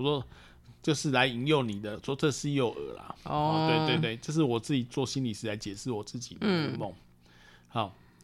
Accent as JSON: {"language": "Chinese", "region": "Taipei", "country": "Taiwan", "tie": "born or raised there", "said": "我小时候住在天母"}